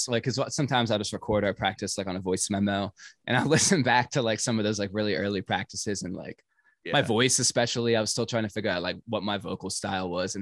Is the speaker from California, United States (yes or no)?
no; Pennsylvania, United States; now in Pittsburgh, United States; So we're all currently living in Pittsburgh, although I'm from Katanning, which is about an hour north of Pittsburgh.